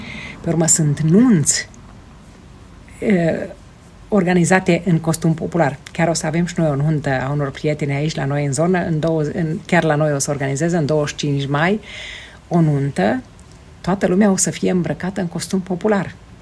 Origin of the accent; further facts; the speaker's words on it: Transylvania, Romania; accent: Transylvanian; Mergeam la București și vorbeam în graiul meu ardelenesc și mă întrebeau ce ai zis.